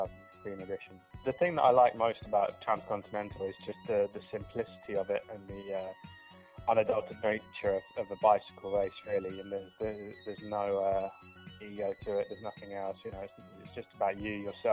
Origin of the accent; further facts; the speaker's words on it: United Kingdom; I'm from Great Britain, from just outside London.